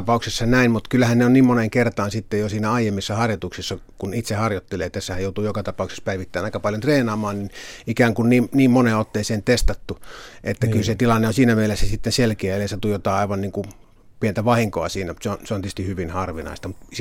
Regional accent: Joensuu, North Karelia, Finland; Olen kotoisin Itä-Suomesta Joensuusta

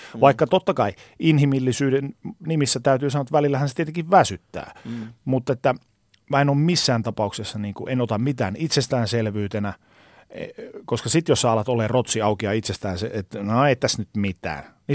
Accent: Oulu, North Ostrobothnia, Finland; Mä oon siis Oulusta alun perin kotoisin.

